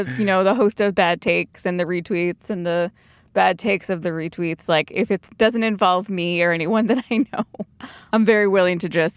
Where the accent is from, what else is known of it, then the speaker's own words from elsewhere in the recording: Boston, Massachusetts, United States; born there; So I was born in Boston and I lived in Boston for a few years. I live in the suburbs now